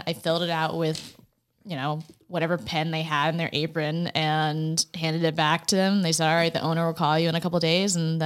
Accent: Warwick, Rhode Island, United States; cause I grew up in Warwick and then my parents moved to South Kingstown.

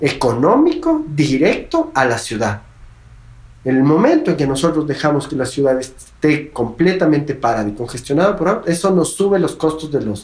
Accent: Quito, Pichincha, Ecuador; una visión de ciudad que tenemos que construirla como quiteños.

